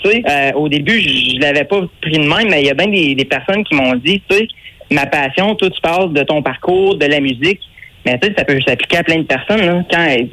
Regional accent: Saint-Pierre-de-Wakefield, Quebec, Canada; Originairement, je viens de Saint-Pierre-de-Wakefield. Mais j'ai passé 10 ans à ma chambre.

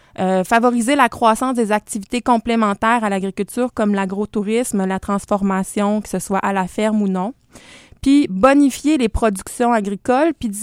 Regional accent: Quebec, Canada; Moi, je suis une fille de région éloignée. Je viens de la Côte-Nord

